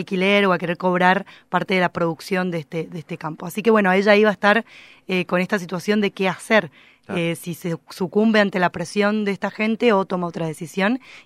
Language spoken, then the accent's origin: Spanish; Neuquén, Argentina; moved away; digo nuestro aunque soy neuquina, pero bueno, vivo hace 16 años acá.